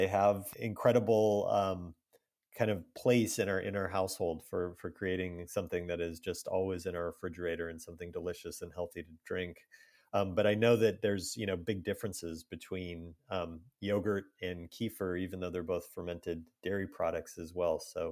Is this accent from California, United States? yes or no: yes; California, United States; But since I'm from California, I'll probably say kefir.